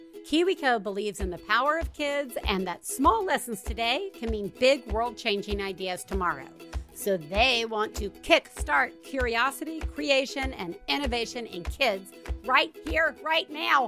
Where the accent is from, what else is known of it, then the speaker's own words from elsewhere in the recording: Deep South, United States; And I grew up in the Deep South.